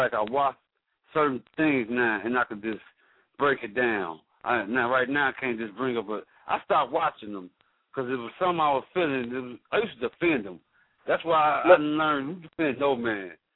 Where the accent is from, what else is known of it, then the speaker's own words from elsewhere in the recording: Chicago, Illinois, United States; But I'm from Chicago where he come on at 12 here